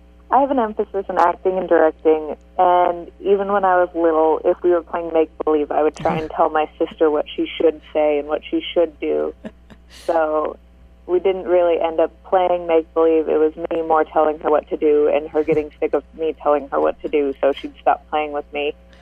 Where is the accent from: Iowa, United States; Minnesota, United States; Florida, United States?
Iowa, United States; Atlantic; Yeah. I was actually, I grew up in Atlantic. I went to school there.